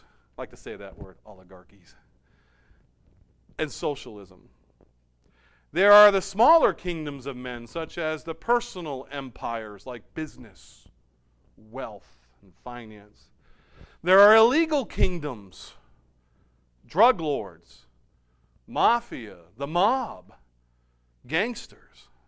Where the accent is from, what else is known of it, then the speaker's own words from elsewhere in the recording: United States; I'm an American. I love America. I have allegiance to America